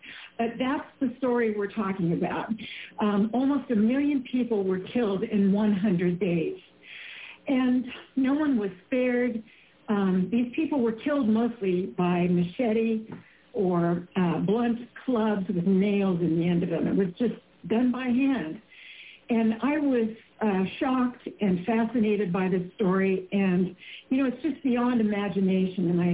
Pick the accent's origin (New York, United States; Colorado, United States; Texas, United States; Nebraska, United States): Nebraska, United States; accent: Midwestern twang; now in New Jersey, United States; I grew up in Nebraska, so you'll hear a little bit in Midwestern twang and points of view here. But I live in New Jersey now